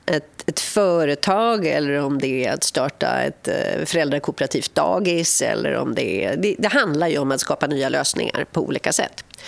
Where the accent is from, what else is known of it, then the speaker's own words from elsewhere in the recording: Sweden; det är väldigt sorgligt att åka med en taxichaufför som hör att jag kommer från Sverige, som lever med bilden av att i Sverige kan man inte gå ut på gatorna.